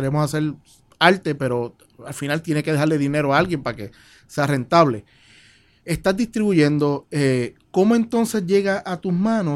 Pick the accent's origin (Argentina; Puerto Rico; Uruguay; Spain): Puerto Rico; A nosotros como boricua